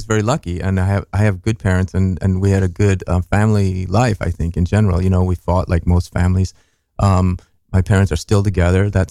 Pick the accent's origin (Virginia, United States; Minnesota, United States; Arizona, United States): Minnesota, United States; Minneapolis; we grew up in Minnesota and, we have, we went to Catholic church. We went to public school. My parents, were left leaning and we did I say Minneapolis? I said Minnesota, but we were in Minneapolis, and it was, a good upbringing.